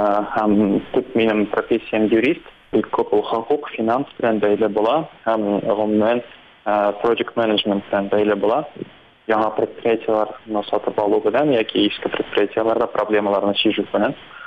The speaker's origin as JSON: {"language": "Tatar", "town": "Naberezhnye Chelny", "region": "Tatarstan", "country": "Russia", "tie": "born or raised there", "also_born_or_lived": "Bashkortostan", "said": "Тумаштан мин Башкортстаннан, но без Чалыда үстем идем. Мәктәпне дә шунда бетердем"}